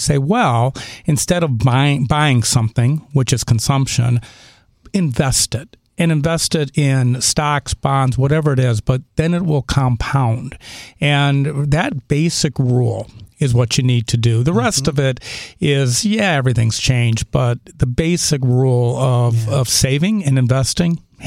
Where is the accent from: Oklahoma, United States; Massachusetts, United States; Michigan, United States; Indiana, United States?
Indiana, United States; But, you know, I'm from Indiana, so and love Missouri. When I moved here, one of the great things, why this is such a great sports town, is I grew up a Cubs fan